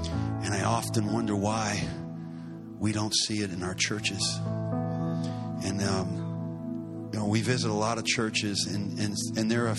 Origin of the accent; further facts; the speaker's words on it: New Orleans, Louisiana, United States; I am from New Orleans, and I was born and raised there, and I spent many years as a rhythm and blues musician in New Orleans.